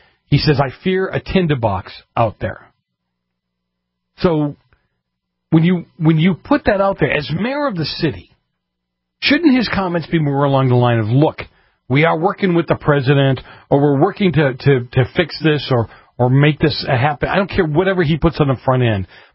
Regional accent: Boston, Massachusetts, United States; I'm from Boston, okay? So cut me some slack, will you?

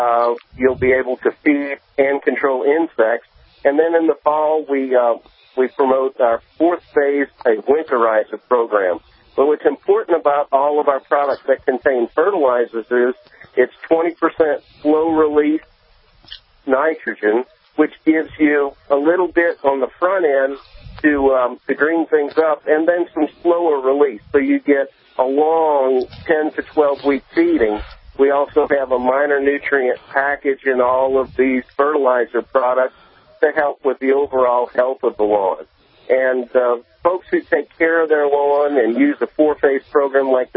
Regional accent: New Orleans, Louisiana, United States; now in Destrehan, United States; Correct. I grew up in New Orleans, and I currently live in Destrehan, right outside of New Orleans.

